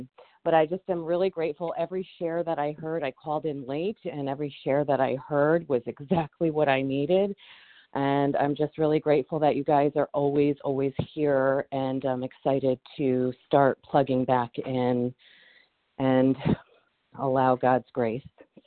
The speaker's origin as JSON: {"language": "English", "region": "Connecticut", "country": "United States", "said": "from Connecticut."}